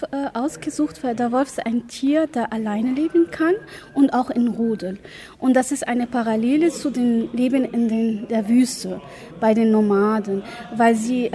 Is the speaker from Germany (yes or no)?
no; Jordan; Und ich bin aus Jordanien gekommen.